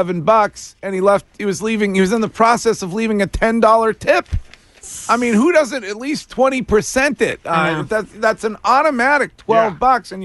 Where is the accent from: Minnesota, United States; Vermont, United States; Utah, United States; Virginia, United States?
Vermont, United States; Stowe; called in to my hometown police department, the Stowe PD